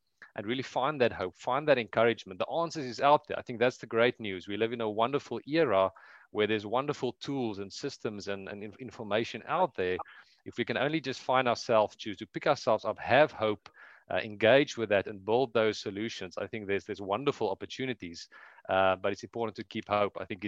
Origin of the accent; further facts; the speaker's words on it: South Africa; Yeah, I am from South Africa, southern tip of Africa. So very, very far from the US